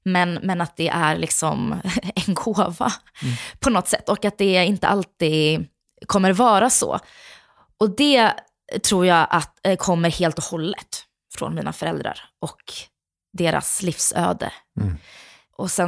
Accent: Småland, Sweden; accent: Småland dialect; Jag har haft lite småländska, men inte så där, ingen grov.

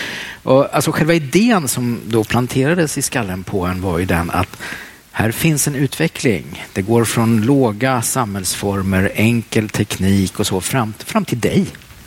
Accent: Västervik, Kalmar County, Sweden; i den stad där jag växte upp, Västervik, en liten stad på östkusten

